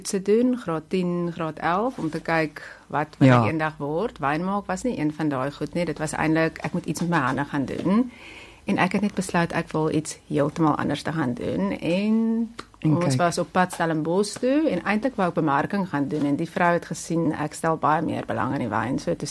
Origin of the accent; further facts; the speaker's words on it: Namibia; Ja, ek kom oorspronklik van Namibia af